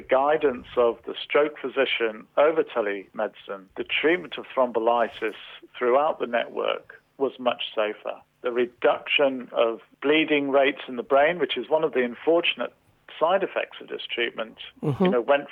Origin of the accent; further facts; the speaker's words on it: United Kingdom; now in Australia; I, as you can tell from my accent, I came from the United Kingdom